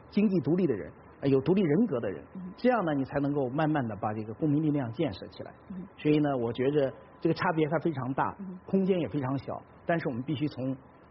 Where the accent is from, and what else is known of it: China